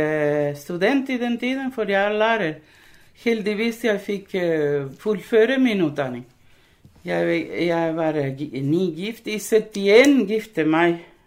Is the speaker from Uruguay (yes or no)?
yes; Uruguay; now in Norway; Jeg ble født og vokst i Uruguay. Uruguay er et land mellom Argentina og Brasil, et lite land.